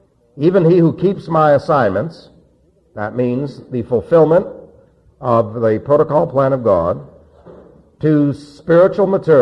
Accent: New York City, New York, United States; I was raised in New York City.

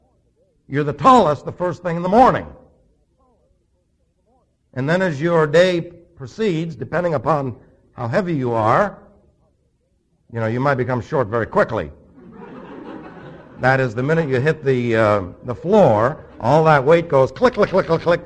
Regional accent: New York City, New York, United States; now in Arizona, United States; I was raised in New York City, but I'd been gone long enough that I was still going like that.

